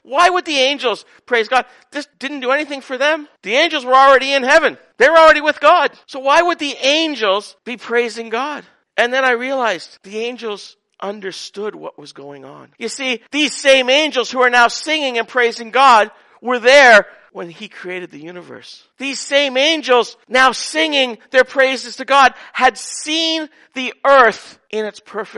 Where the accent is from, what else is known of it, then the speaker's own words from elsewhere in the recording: Canada; I grew up in Canada in a Christian country